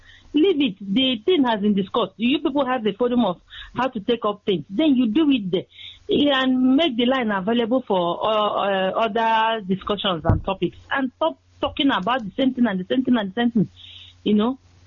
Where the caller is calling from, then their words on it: Norway; from Norway.